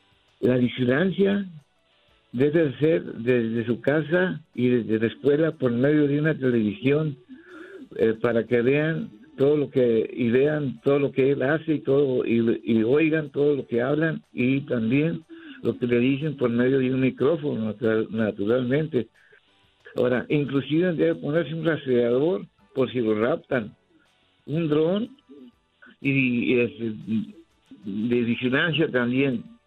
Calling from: Los Fresnos, Texas, United States; Hablo de los Fresnos.

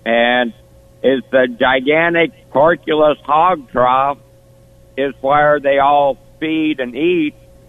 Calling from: Iowa, United States; I'm about 60 to 80 miles southwest of you. Down between Des Moines and Iowa City.

